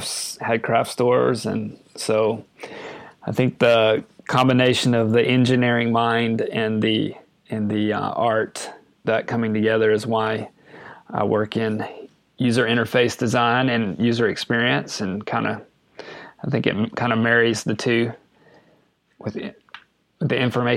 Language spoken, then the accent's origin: English; Pascagoula, Mississippi, United States; So, yeah, I was just right down the road in Pascagoula area.